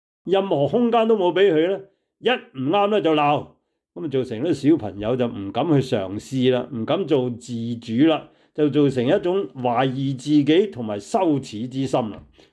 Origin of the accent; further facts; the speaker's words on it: Hong Kong; 我哋广东人咧，香港嚟咧就叫登陆啦吓。